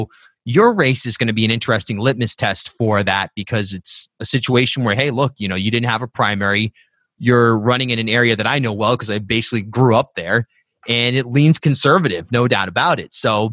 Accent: Cherokee, United States; again, I grew up in Cherokee, so I kind of know the lay of the land.

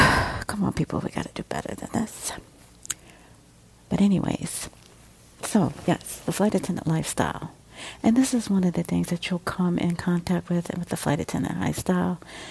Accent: United States; I'm speaking as an American person, as an American citizen working for a U.S. airline.

